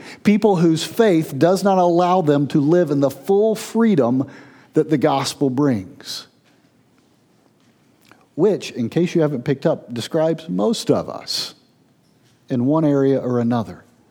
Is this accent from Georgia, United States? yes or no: yes; Georgia, United States; My college roommate, who was from my hometown in Georgia, spent a semester abroad in Australia.